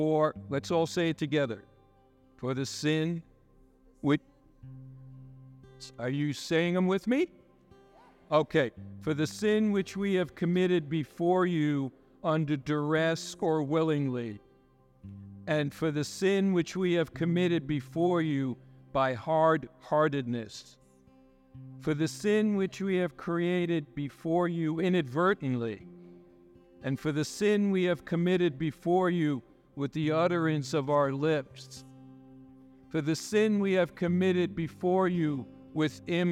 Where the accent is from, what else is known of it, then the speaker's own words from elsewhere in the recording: New York, United States; now in Denver, United States; back to my hometown in New York